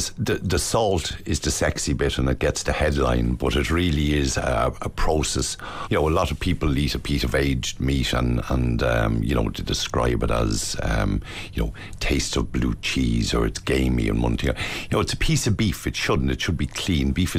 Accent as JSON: {"language": "English", "town": "Celbridge", "region": "Kildare", "country": "Ireland", "said": "I'm originally from Selbridge in County Kildare. And we farmed at home and got the appetite for all things livestock."}